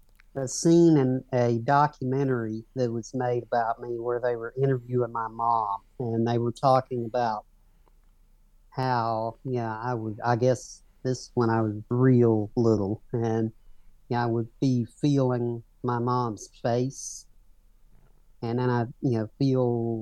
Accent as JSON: {"language": "English", "town": "Henryville", "region": "Indiana", "country": "United States", "said": "I'm from southern Indiana. I'm from Henryville, Indiana, which is just a small town about 20 miles away from Louisville, Kentucky, something like that."}